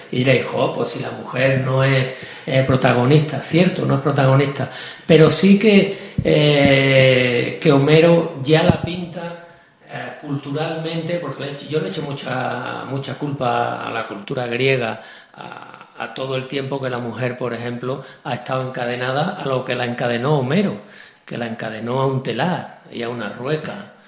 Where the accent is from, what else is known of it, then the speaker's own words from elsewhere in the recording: Sanlúcar de Barrameda, Andalusia, Spain; yo como soy de Sanlúcar digo masquillo